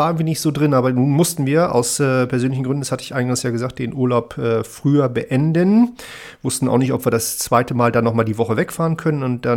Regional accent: Wunstorf, Lower Saxony, Germany; Das war keine 40 Kilometer von zu Hause entfernt, wo ich aufgewachsen bin, in Wunsdorf.

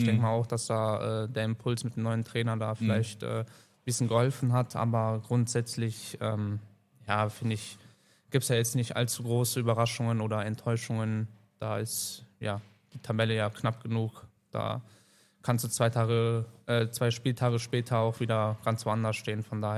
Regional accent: Krefeld, North Rhine-Westphalia, Germany; born there; Ich verfolge das ja immer so mit als gebürtiger Krefelder.

